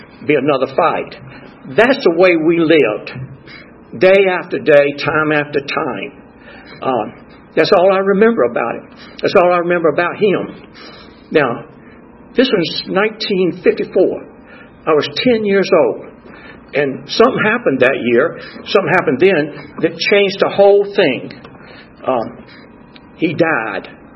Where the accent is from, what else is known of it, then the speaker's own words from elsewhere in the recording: Lanett, Alabama, United States; born there; I was born in Lynette, Alabama, small mill town.